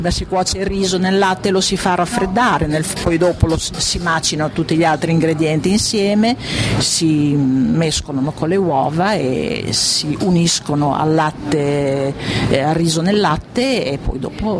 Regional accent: Bologna, Emilia-Romagna, Italy; sono bolognese, sono appassionata di dialetto, scrivo in dialetto, scrivo poesie e racconti in dialetto

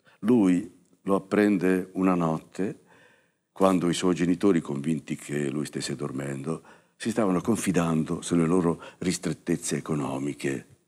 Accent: Emilia-Romagna, Italy; now in Bologna, Italy; Anch'io sono un cittadino bolognese che viene da lontano, insomma, vengo dalla Romagna. Ecco, e come cittadino romagnolo che si trasferisce a Bologna come città di adozione

